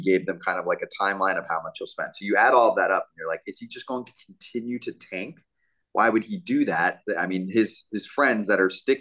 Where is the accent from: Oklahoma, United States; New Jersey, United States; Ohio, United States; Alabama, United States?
New Jersey, United States; Maybe I'm wrong on this, but growing up in New Jersey, you have some teams in New Jersey and then you have some teams in New York.